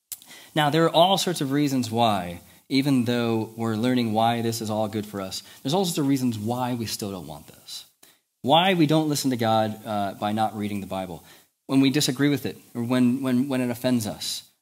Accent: United States; I remember, especially as an American, it's always interesting like getting these cultural insights into how people, especially in the North, view the monarchy.

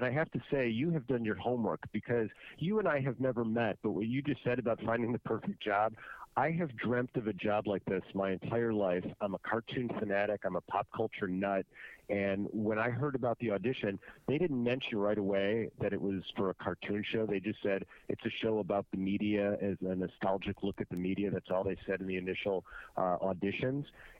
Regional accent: Chicago, Illinois, United States; Well, I grew up in Chicago, and we had a show in the morning here in Chicago called Ray Rayner and Friends

